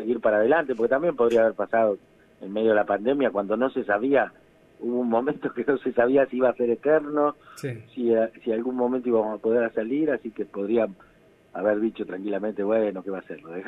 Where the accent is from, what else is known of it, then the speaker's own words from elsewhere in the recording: Buenos Aires Province, Argentina; yo soy de capital, de Buenos Aires, de zona oeste en realidad, de la provincia, y estoy yendo para allá.